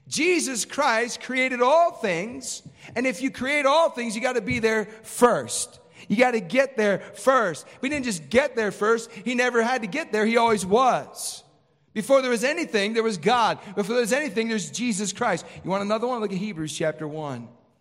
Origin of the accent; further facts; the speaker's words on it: Chicago, Illinois, United States; born there; look, I was born in Chicago. It's a violent place.